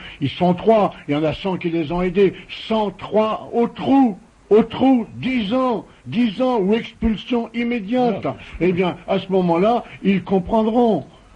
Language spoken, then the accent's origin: French; Corsica, France; je suis corse, même si je n'ai pas un nom corse, je suis corse de père, de mère et de naissance.